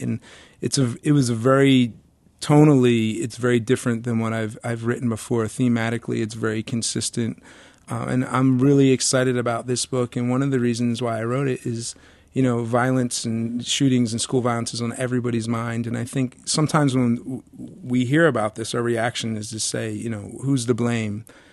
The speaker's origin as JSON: {"language": "English", "town": "Oakland", "country": "United States", "tie": "born or raised there", "said": "And, you know, I grew up in Oakland, which is a blue-collar town."}